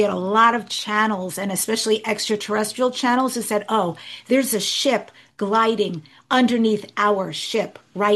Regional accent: New York, United States; And you know, you remind me of home. I grew up in New York, and I feel like going, hey

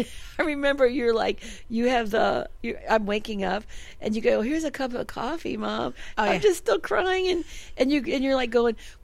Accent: East St. Louis, Illinois, United States; And I grew up in East St. Louis

